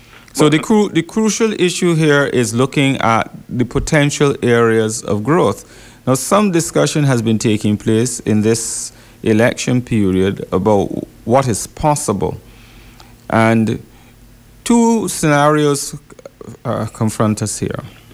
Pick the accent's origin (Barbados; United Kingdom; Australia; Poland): Barbados; I grew up in the Barbados